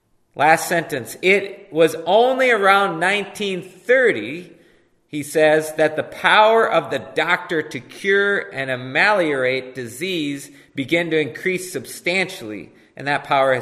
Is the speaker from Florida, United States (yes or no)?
no; Minnesota, United States; I was researching a school down in Rochester, Minnesota, and I'm from Minnesota